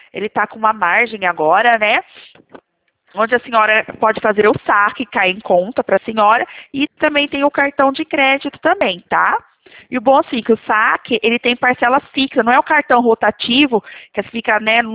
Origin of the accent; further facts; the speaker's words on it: Leme, São Paulo, Brazil; Eu sou aqui do estado de São Paulo, interior Leme.